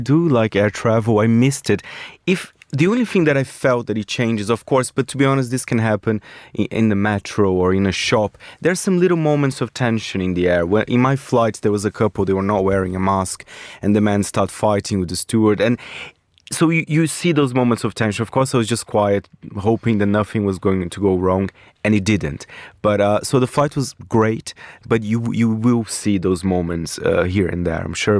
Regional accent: Brazil; you're from Australia, I'm from Brazil.

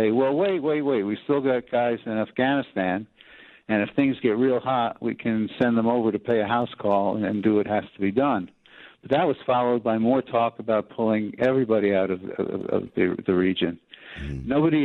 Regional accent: United States; now in Israel; Well, as an American who's living here and working in journalism

